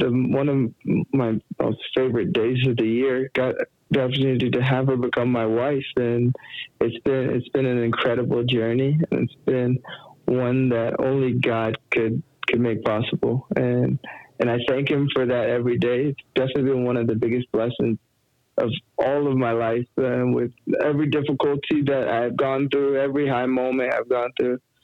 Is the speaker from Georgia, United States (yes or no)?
no; Nashville, Tennessee, United States; I'm expecting Nashville, my hometown team.